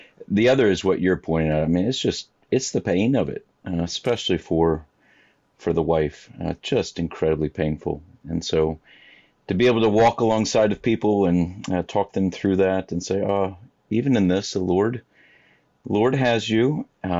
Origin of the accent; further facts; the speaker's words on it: Springfield, Illinois, United States; Grew up in Springfield, Illinois.